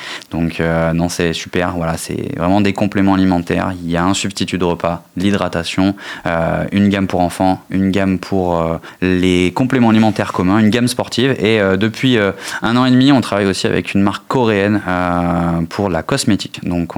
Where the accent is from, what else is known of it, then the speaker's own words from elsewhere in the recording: Périgueux, Nouvelle-Aquitaine, France; born there; Moi, je suis français. Je suis né ici à Périgueux.